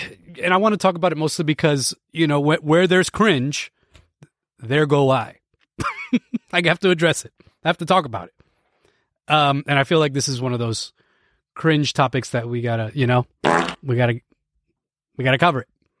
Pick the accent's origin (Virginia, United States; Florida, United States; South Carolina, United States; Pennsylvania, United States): Pennsylvania, United States; Lebanon; There's one where I grew up in Lebanon, Pennsylvania, but they call themselves a restaurant